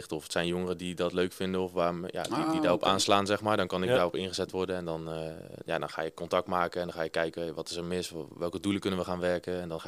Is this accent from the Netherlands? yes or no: yes; Genderen, North Brabant, Netherlands; now in Nijmegen, Netherlands; 26 jaar. Ik woon in Nijmegen, ik kom uit Genderen, een klein dorpje in Brabant.